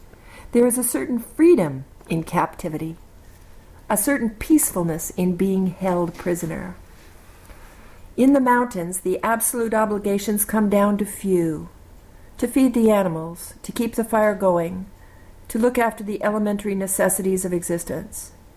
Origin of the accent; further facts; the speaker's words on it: Seattle, Washington, United States; my holiday traditions in the 1950s growing up in Seattle, again, when things were slower than we find them today.